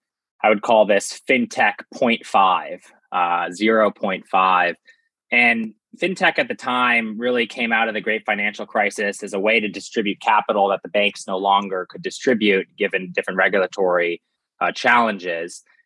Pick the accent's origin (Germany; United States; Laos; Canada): United States; New York City, New York; So I grew up in New York City, the financial hub of the world.